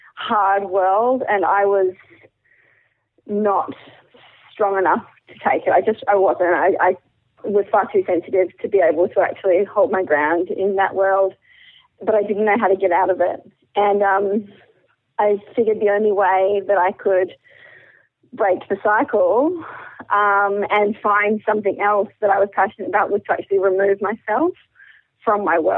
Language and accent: English; Australia; And I've never been to Indonesia before, which is strange for an Australian, because most Australians spend quite a lot of time in Bali in particular.